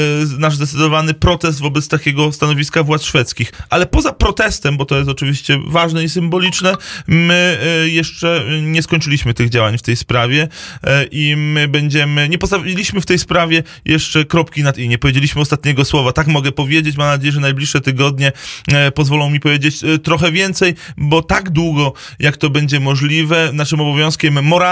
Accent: Poznań, Greater Poland Voivodeship, Poland; jako Wielkopolanin, rodowity poznaniak.

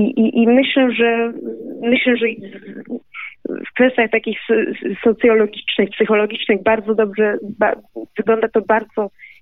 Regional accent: Rome, Lazio, Italy; Ja jestem z Rzymu, także w Rzymie jeszcze ta fala północna, która jest bardzo inna.

